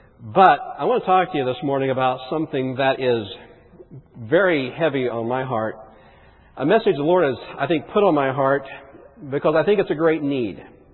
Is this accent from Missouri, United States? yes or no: no; Hollister, California, United States; I am from Hollister, California, has two claims to fame.